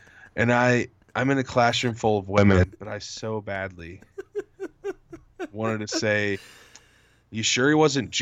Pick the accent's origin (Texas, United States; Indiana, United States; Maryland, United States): Indiana, United States; Marion; now in Indianapolis, United States; I was in my hometown, Marion, which is about an hour north of Indy.